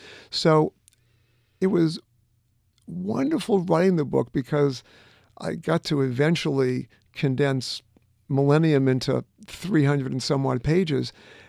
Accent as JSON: {"language": "English", "town": "Boston", "region": "Massachusetts", "country": "United States", "tie": "born or raised there", "said": "I grew up in the Northeast. I grew up in Boston. I went to an Ivy League school. I was brought up Jewish."}